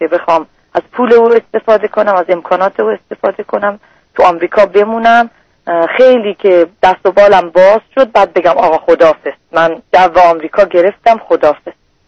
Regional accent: Iran; من شهر خودم بودم، 2 تا شهرم از ایران هستیم،

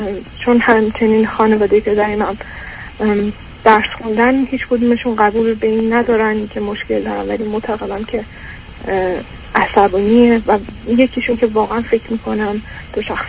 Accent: Iran; moved away as an adult; now in Europe; من 32 سالمه، توی یک کشور اروپایی به دنیا اومدم، تا 8 سالگی اونجا بودم و بعد پدرم و مادرم تصمیم میگیرن برگردن ایران و من سن 23 سالگی بعد از اون که لیسانس هم تموم شد دوباره برگشتم توی کشور اروپایی

